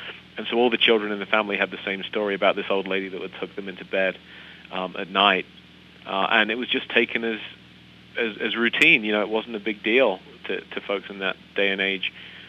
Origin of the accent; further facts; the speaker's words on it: United Kingdom; moved away as an adult; now in Colorado, United States; as you probably are getting a hint of an accent as I speak, I hail from the United Kingdom, from Great Britain, and I came here to the States in 1999. I've lived in Colorado ever since.